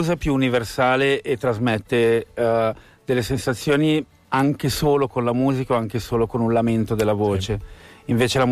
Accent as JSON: {"language": "Italian", "town": "Carnate", "region": "Lombardy", "country": "Italy", "said": "parla di un posto molto tetro che c'è a Carnate, il mio paese"}